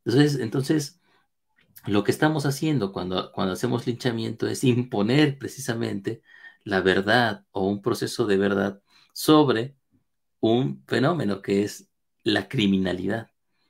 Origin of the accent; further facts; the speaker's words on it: Mexico; en mi país, en México